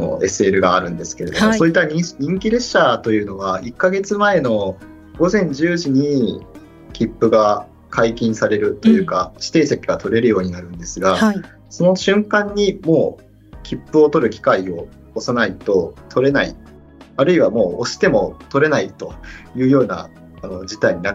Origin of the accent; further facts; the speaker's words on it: Kansai, Japan; 地元が関西でして、地元は関西なので、その石川県と大阪、兵庫をかなり行き来していた